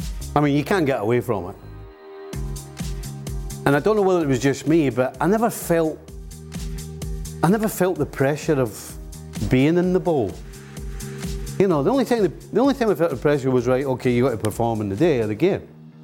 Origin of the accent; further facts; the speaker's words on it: Troon, Scotland, United Kingdom; I've got some friends, I come from Troon